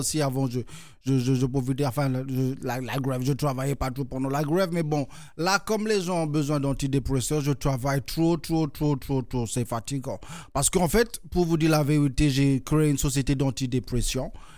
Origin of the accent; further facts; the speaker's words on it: French Antilles, France; moi je suis des Antilles